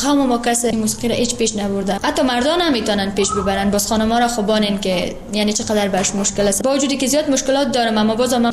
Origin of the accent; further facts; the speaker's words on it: Afghanistan; ما از افغانستان هستیم